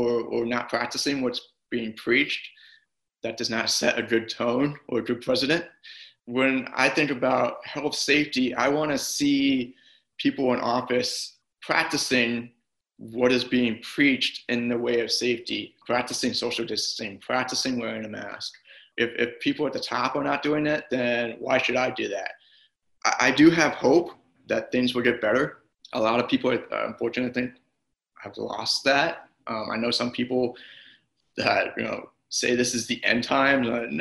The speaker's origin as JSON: {"language": "English", "town": "Osceola County", "region": "Florida", "country": "United States", "said": "I'm 27 years old. I'm from Osceola County, Florida, and I'm currently registered a Democrat."}